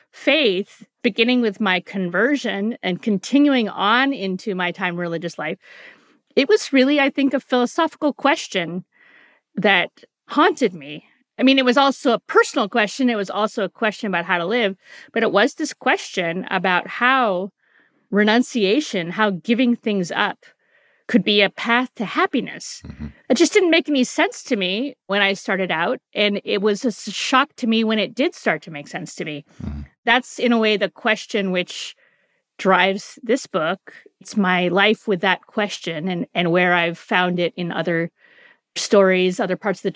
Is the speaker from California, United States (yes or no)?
yes; San Francisco, California, United States; I mean, I grew up in San Francisco in the 1970s. It was not a religious place.